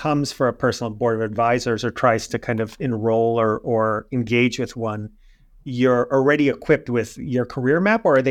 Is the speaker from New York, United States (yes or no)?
yes; New York City, New York, United States; I grew up in New York City, so I really can't opine on